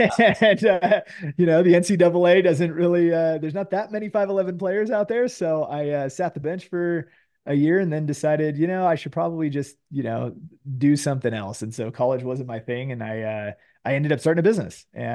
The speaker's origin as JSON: {"language": "English", "region": "California", "country": "United States", "tie": "born or raised there", "said": "I didn't grow up that far from you either. A couple right. hours in Northern California. I grew up in the Delta."}